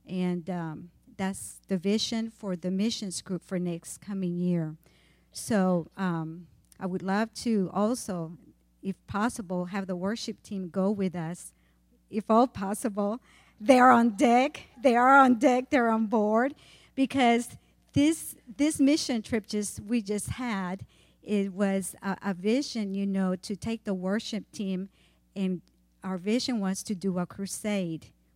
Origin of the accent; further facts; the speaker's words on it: Honduras; moved away; I am originally from Honduras, been out of the country for 30 years, so my desire was to go back home.